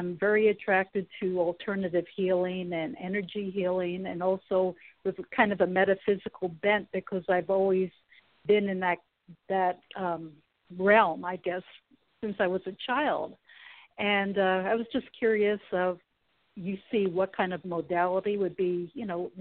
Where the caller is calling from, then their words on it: Sacramento, California, United States; Oh, yeah, yes, Sacramento.